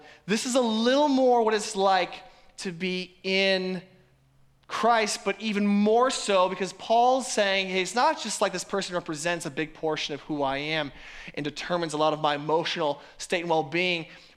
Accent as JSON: {"language": "English", "town": "Denver", "region": "Colorado", "country": "United States", "said": "I'm from Denver, so Denver Broncos for life"}